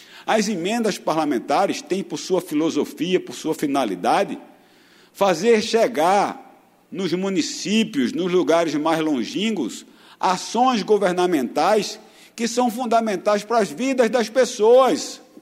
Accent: Pernambuco, Brazil; eu trago uma preocupação de como pernambucano e parlamentar, senhor presidente

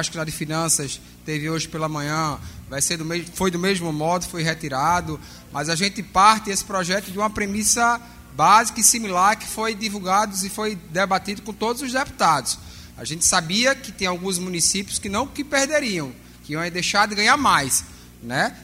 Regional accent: Camaragibe, Pernambuco, Brazil; eu venho de uma região de Camaragibe

